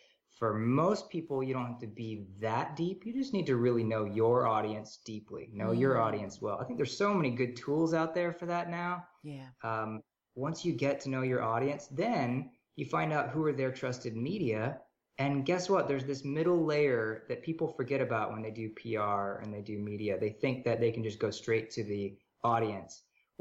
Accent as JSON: {"language": "English", "country": "United States", "said": "And I, as you can tell from my voice, I'm American."}